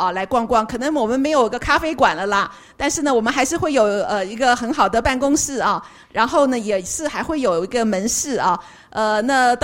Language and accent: Chinese; Taiwan; 我们台湾人好像吃牛肉也不是吃的很多